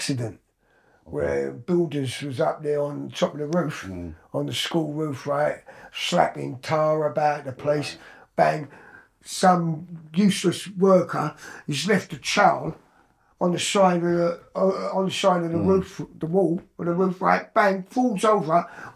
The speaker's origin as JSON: {"language": "English", "town": "Croydon", "region": "London", "country": "United Kingdom", "tie": "born or raised there", "said": "Croydon. Cause I was born in Croydon Hospital, innit?"}